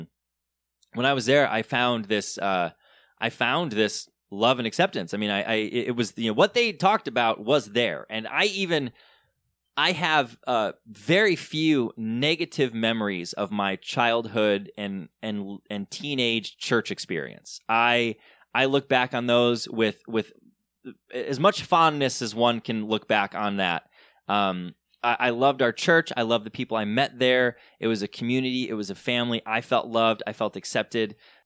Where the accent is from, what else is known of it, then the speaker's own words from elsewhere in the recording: Michigan, United States; I grew up in Southern Michigan in a very conservative, very kind of evangelical world.